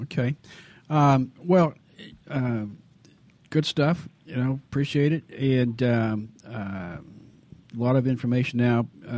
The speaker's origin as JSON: {"language": "English", "region": "Nebraska", "country": "United States", "said": "Well, I'm from Nebraska, so I got to check."}